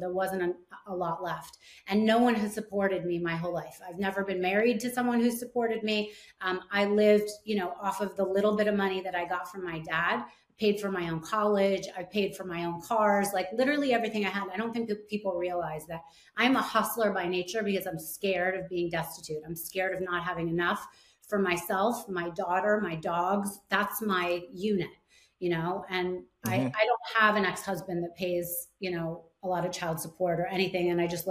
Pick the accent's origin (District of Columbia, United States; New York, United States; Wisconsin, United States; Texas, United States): New York, United States; you know, I'm a New Yorker, you know, I'm a little bit feisty.